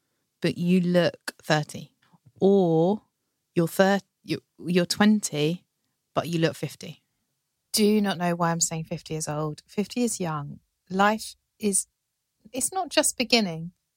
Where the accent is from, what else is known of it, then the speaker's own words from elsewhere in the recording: Broadstairs, South East England, United Kingdom; also born or lived in Margate; I'm from sort of Broadstairs, really, next town along.